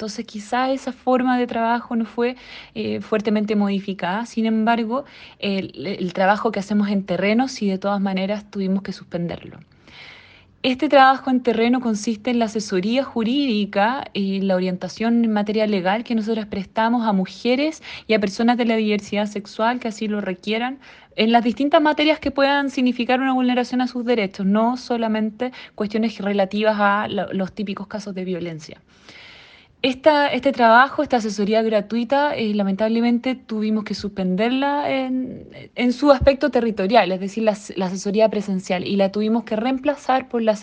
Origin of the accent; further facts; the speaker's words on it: Santiago, Santiago Metropolitan Region, Chile; Soy de Santiago de Chile